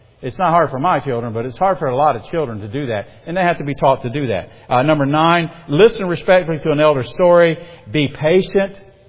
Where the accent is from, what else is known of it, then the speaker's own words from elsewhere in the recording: the South, United States; And I will typically say this. "I'm from the South." That's my big excuse, because I was trained to say that and I can't stop saying it.